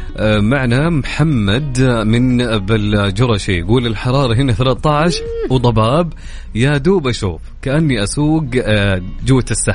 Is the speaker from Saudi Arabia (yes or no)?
yes; Saudi Arabia; أنا سعودي.